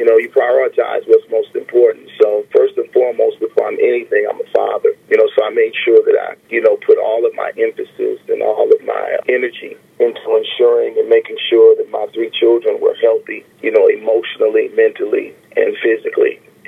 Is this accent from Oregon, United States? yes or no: no; Grand Rapids, Michigan, United States; I actually tape it in my hometown, Grand Rapids, Michigan.